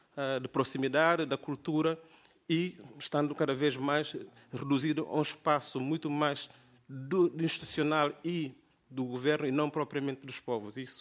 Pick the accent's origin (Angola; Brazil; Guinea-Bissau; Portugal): Guinea-Bissau; venho da Guiné-Bissau